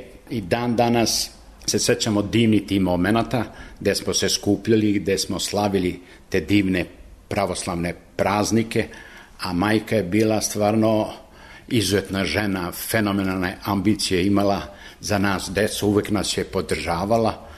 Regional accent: Dobraćina, Central Serbia, Serbia; Ja sam odrastao u Dobraćenoj i dan danas živim u Dobraćenoj i dolazim. I Dobraćeno je nešto specijalno za mene. Tu smo odrasli u jednoj patrijarhalnoj porodici

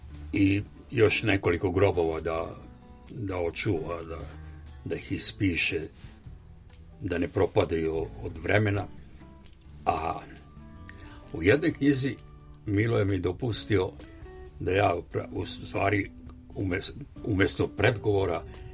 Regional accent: Smederevo, Šumadija and Western Serbia, Serbia; kad je bio kod nas u Smederevu

